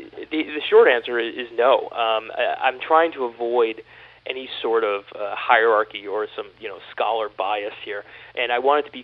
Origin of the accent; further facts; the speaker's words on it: Rochester, New York, United States; now in Syracuse, United States; You know, I live in Syracuse, I grew up in Rochester, but I'm not as familiar with Buffalo, for instance.